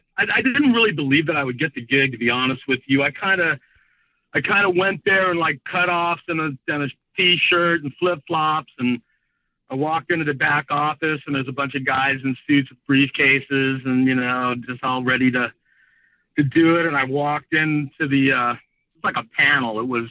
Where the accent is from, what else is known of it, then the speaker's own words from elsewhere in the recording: New York, United States; I'm originally from New York.